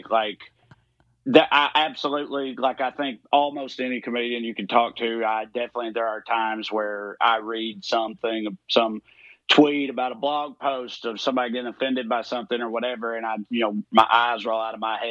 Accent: Salina, Kansas, United States; My like closest friends from growing up in Salina are still my very good friends to this day.

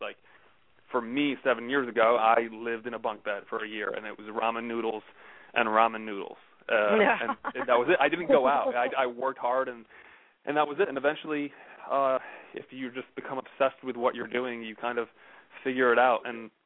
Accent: Connecticut, United States; now in Los Angeles, United States; I've been in Los Angeles for about 7 years. I'm originally from Connecticut, and, you know, I graduated film school and said I'm just going to go out to L.A.

